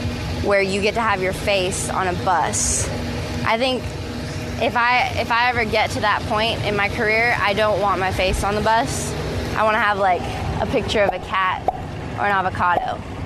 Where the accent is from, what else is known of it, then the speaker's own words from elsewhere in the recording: Sequim, Washington, United States; Squim, Washington.